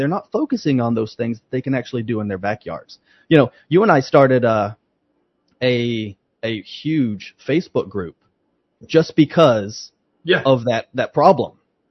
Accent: Ohio, United States; also born or lived in Dallas, Texas; I was born in Dallas, so Texan to the bone. But pretty soon we moved to the family property in Ohio, almost 300 acres.

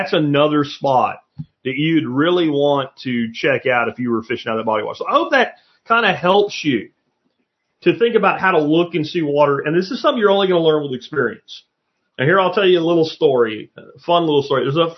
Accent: Florida, United States; also born or lived in Pennsylvania; When I was a kid growing up in Florida and Pennsylvania, we never had a lot of money.

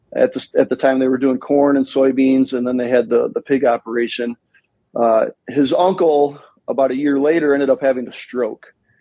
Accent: Illinois, United States; I grew up here in Northern Illinois, fourth generation farm.

